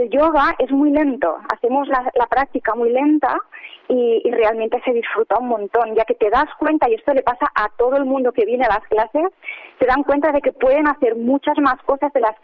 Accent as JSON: {"language": "Spanish", "town": "Barcelona", "region": "Catalonia", "country": "Spain", "moved": "as an adult", "lives_now": "Palma, Spain", "said": "Yo soy originalmente de Barcelona"}